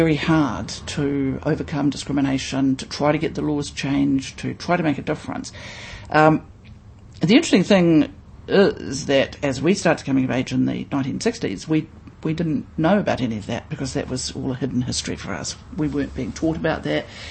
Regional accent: Wellington, New Zealand; I come from Wellington. My background is Māori and Pākehā.

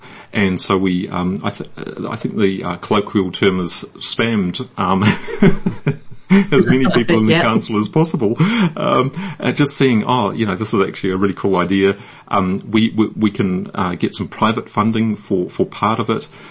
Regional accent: Wellington, New Zealand; I'm kind of born and bred in Wellington, New Zealand

